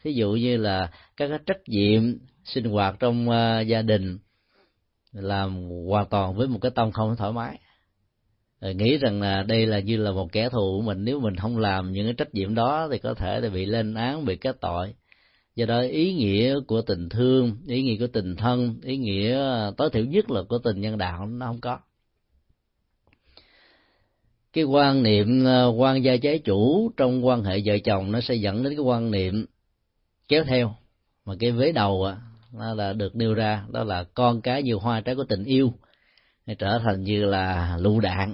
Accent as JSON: {"language": "Vietnamese", "region": "Ho Chi Minh City", "country": "Vietnam", "tie": "born or raised there", "said": "Sinh ra và lớn lên tại Sài Gòn."}